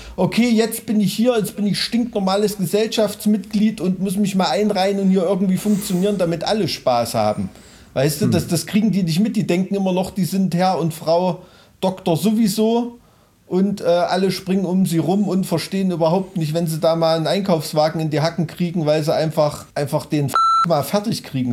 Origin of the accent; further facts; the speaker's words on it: Thuringia, Germany; Hey, ich komme aus Weimarer Land